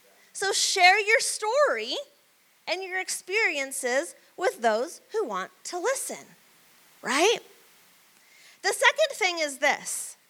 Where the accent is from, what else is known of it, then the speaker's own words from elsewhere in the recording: Medford, United States; back to Medford, where I grew up. Spoiler alert, if you've never been to Growth Track yet, this is my hometown, okay?